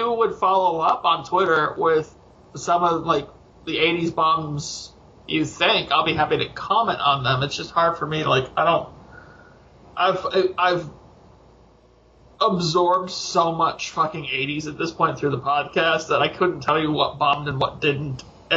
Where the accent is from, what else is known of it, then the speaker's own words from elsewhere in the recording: Midwest, United States; As a Midwesterner... You know, if it's not like cheddar and American, I haven't really absorbed too much.